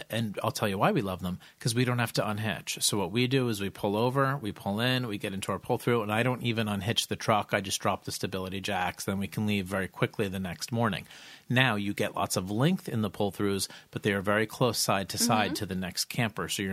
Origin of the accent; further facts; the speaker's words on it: New Jersey, United States; Now, our geography is that we are from New Jersey.